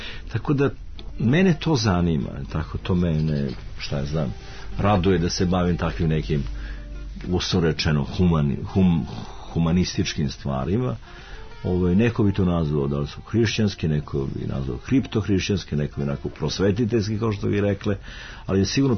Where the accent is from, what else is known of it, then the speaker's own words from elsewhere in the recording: Serbia; now in United States; ja kao Srbin u stranstvu, naravno da sam suočen u Americi